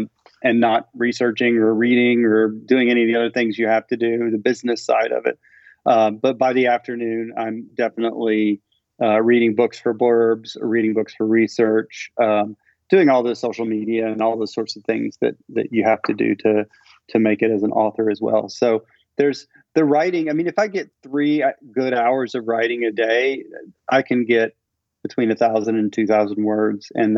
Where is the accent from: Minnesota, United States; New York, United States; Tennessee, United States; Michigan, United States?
Tennessee, United States; Memphis; I would say maelstrom, but I'm from Memphis, Tennessee.